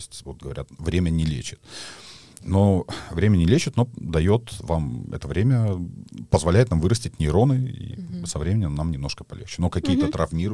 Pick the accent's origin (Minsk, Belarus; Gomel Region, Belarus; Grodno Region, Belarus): Minsk, Belarus; moved away as an adult; now in Dublin, Ireland; Например, мой город детства и город, который я никогда не видел. То есть uh-huh. я в 19 лет переехал из Минска в Дублин.